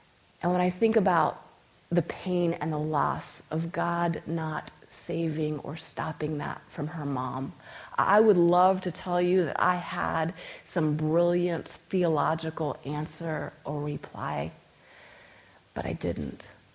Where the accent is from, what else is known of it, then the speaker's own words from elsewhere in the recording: Juneau, Alaska, United States; I was in my hometown at the time, up in Juneau, Alaska. And for any of you who have ever seen pictures of Juneau, and there's this beautiful blue sky, don't be tricked.